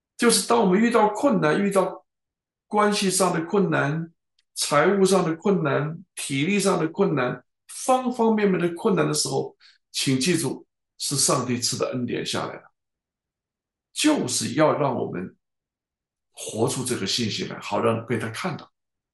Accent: Baoding, Hebei, China; 我的名字在多少年前，二三十年前就在我的老家河北保定就已经被摆在那里了

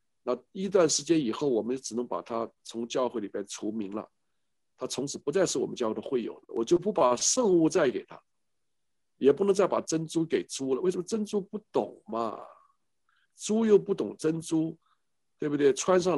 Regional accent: China; born there; moved away; 听说我从中国大陆过来的，我的出生在中国大陆，虽然我出国了30多年了

